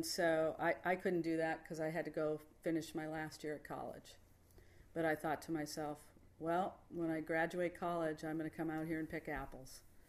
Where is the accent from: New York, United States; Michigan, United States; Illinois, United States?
Illinois, United States; Chicago; Well, I grew up in Chicago area, and I did, you know, live a couple other places.